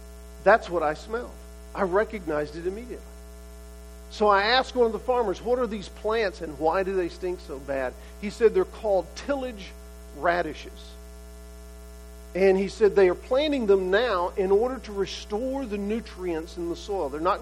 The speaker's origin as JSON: {"language": "English", "region": "Texas", "country": "United States", "tie": "born or raised there", "said": "when I was growing up in East Texas"}